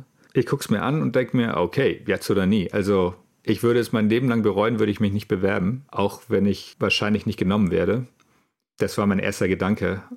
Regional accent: Bavaria, Germany; born there; now in Hamburg, Germany; Ich wohne in Hamburg. Ich bin eigentlich gebürtiger Allgäuer aus Süddeutschland, also weit weg. Und lebe jetzt aber seit 12 Jahren in Hamburg

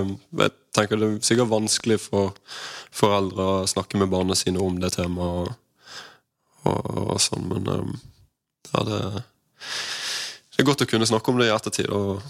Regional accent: Sotra, Vestland, Norway; Jeg vokst opp på en øy utenfor Bergen som heter Sotra, med to foreldre og tre søsken. Og vi bodde ganske landlig til, og stor uteplass

